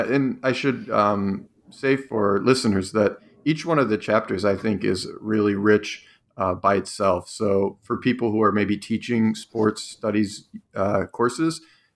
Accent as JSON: {"language": "English", "town": "Cleveland", "region": "Ohio", "country": "United States", "tie": "born or raised there", "said": "I grew up in Cleveland"}